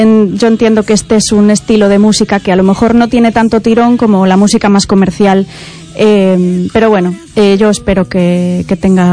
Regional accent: Cabañas, Galicia, Spain; Soy de Ferrol. Soy de un pueblecito pequeñito que se llama Cabañas, pero sí, soy de Ferrolterra.

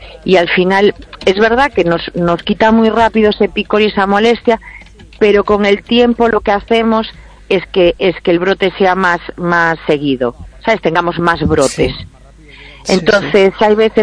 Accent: Spain; y que nosotros somos españoles y que la tenemos en la mano

